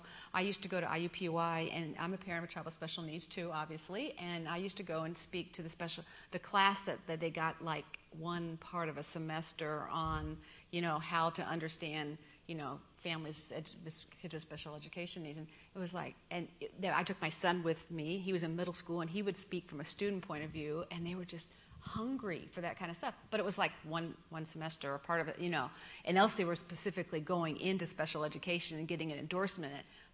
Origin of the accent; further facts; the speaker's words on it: Lawrence Township, United States; I'm from Lawrence Township. I mean, they're in, it's out in a township school